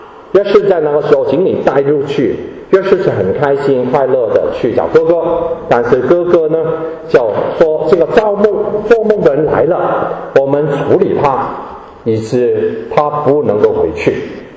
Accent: Guangdong, China; 他是一个我们广东人来说是哭

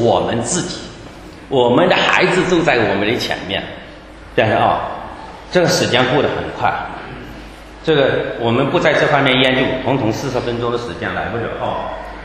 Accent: Zhejiang, China; 其实老乡也不是老乡，是我们浙江人，我们大家都说自己老乡嘛

